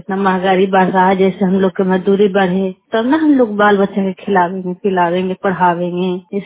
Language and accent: Hindi; Bihar, India; now in Manesar, India; मैं बिहार के रहने वाला हूँ, आईएमटी मनेश कासम में रहते हैं हम लोग।